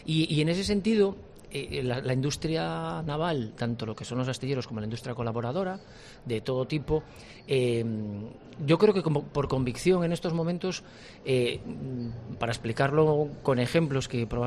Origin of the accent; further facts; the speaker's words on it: Vigo, Galicia, Spain; yo que soy gallego de Vigo